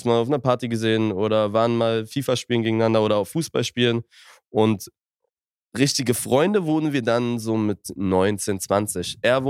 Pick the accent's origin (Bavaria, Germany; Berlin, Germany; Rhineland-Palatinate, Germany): Berlin, Germany; auch als Kind damals und bin halt Berliner.